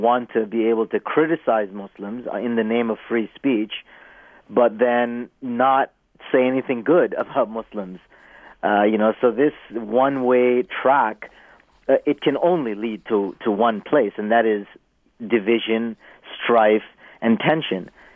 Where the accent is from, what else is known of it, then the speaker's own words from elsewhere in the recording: Canada; I did come back to a newfound appreciation for being Canadian and what that means.